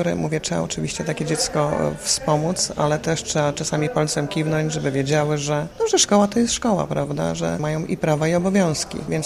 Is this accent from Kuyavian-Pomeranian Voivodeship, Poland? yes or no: yes; Brodnica, Kuyavian-Pomeranian Voivodeship, Poland; pochodzę z Brodnicy, pracowałam kiedyś w szkole wiejskiej